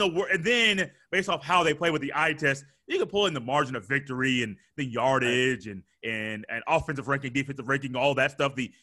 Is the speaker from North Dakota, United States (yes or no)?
no; Indiana, United States; I look at that more because I am from Indiana.